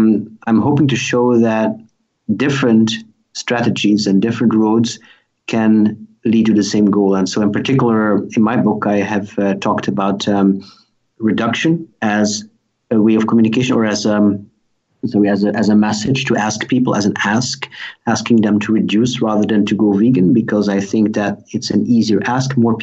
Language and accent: English; Belgium; English is a second language; I'm from Belgium. I went to the United States for half a year to do internships at animal rights organizations.